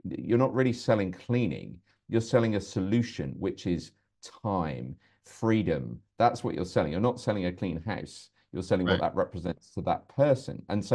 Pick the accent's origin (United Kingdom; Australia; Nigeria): United Kingdom; I'm in the UK. It is sunny here for a change, which is nice. You tell I'm British